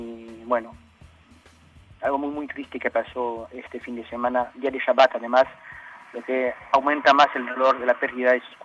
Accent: France; cuando les digo que vengo de Francia, pues le dice que eso está muy mal en Francia

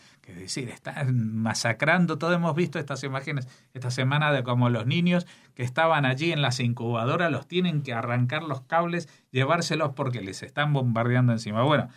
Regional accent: Spain; nosotros como españoles

